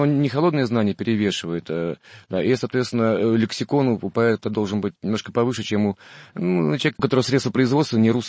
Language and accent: Russian; Saint Petersburg, Russia; Вот я юный питерец, мне еще буквально 17 лет.